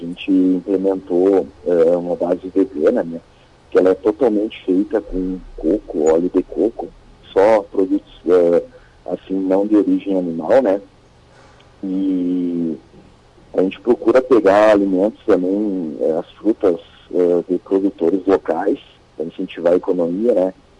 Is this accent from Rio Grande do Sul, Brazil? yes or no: yes; Santo Ângelo, Rio Grande do Sul, Brazil; aliás, eu sou de Santo Ângelo, né, Rio Grande do Sul.